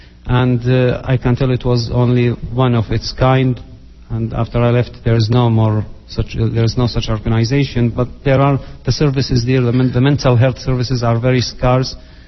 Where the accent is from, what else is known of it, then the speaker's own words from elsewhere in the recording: Iraq; moved away as an adult; I'm a psychiatrist from Iraq. I left Iraq in 2006.